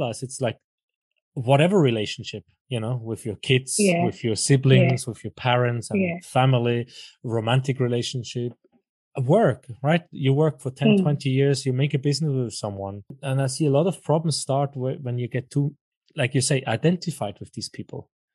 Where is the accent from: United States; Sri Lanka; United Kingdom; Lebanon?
Sri Lanka; You don't remember being born in Sri Lanka. So I'm a woman from Sri Lanka